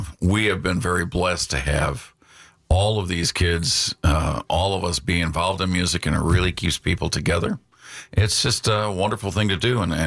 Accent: Kenosha, Wisconsin, United States; I grew up in Kenosha, Wisconsin, and went to Tremper High.

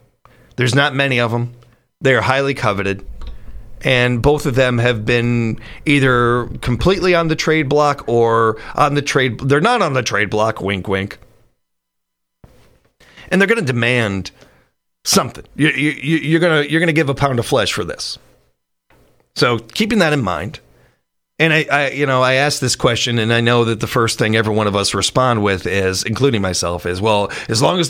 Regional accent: United States; I'm as American as anybody else.

